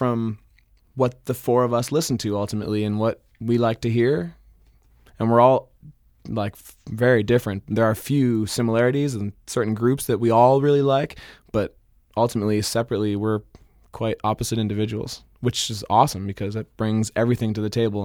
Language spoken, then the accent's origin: English; Stratford, Ontario, Canada; now in Toronto, Canada; That's right. I'm from Stratford. Originally.